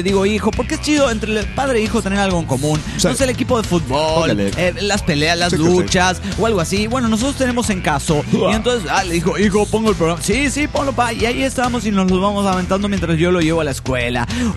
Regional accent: Salta, Argentina; Soy la tan fiera soy de Salta, Argentina.

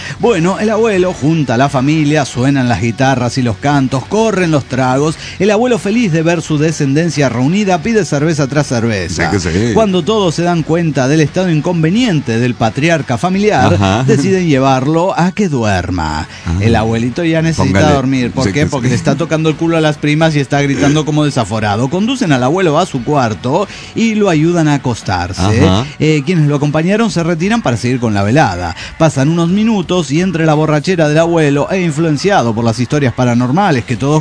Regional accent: Arriaga, Chiapas, Mexico; Vengo desde Arriaga aquí a Tonalá para saludarlos a ustedes respectivamente

